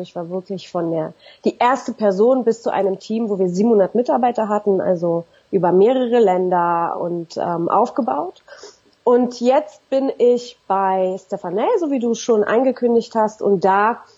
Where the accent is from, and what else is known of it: Berlin, Germany; born or raised there